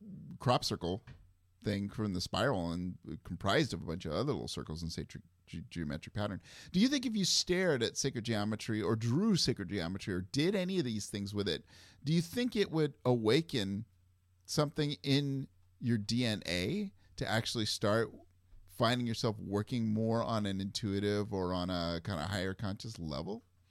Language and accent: English; Tacoma, Washington, United States; In my hometown here in Tacoma, uh-huh. Washington